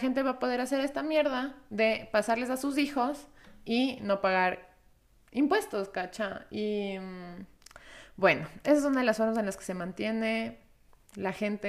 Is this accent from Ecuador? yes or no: yes; Ecuador; primero todos los ecuatorianos tenemos nuestro barquito y nuestro terreno, todo, el ecuatoriano más humilde